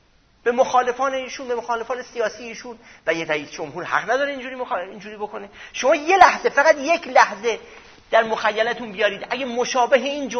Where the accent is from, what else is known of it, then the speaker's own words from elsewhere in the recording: Iran; من به عنوان یک ایرانی